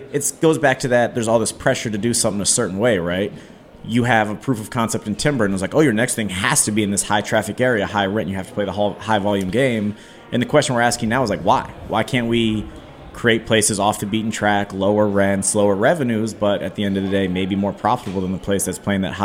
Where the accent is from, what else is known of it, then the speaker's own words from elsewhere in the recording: Washington, District of Columbia, United States; Yeah, and it's like I'm from Mount Pleasant, so I grew up right here.